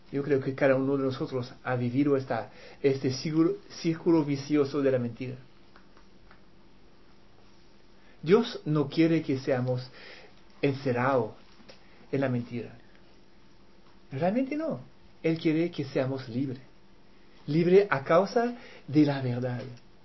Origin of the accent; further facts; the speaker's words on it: Switzerland; En mi país somos los campeones del mundo de la diplomacia. Los suizos en Ginebra hay la ONU, la OPEP, toda la organización con 3, 4, 5 palabras están allá.